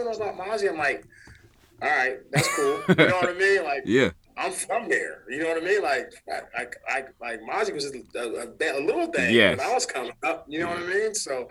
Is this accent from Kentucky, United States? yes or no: no; Sacramento, California, United States; I'm thankful that I grew up on the South Side. I'm thankful because Sacramento shaped me who I am.